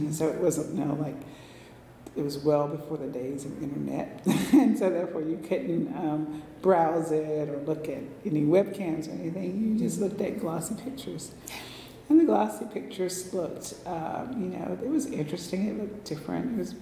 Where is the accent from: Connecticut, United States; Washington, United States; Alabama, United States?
Alabama, United States; Monroeville; now in Greenville, United States; I grew up in Monroeville, Alabama. I currently live in Greenville, Mississippi.